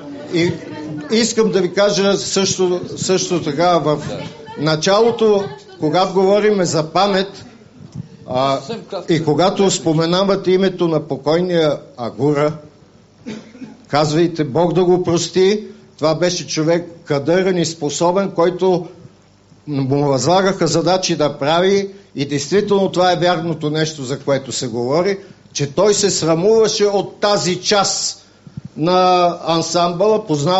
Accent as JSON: {"language": "Bulgarian", "town": "Sofia", "region": "Sofia City", "country": "Bulgaria", "tie": "born or raised there", "said": "Аз имам претенциите, че съм първо кореняк софиянец, израснал съм в София, знам всичко, което се е случвало в София от сътворението, от социализма целия, защото целият ми живот е минал в това нещо."}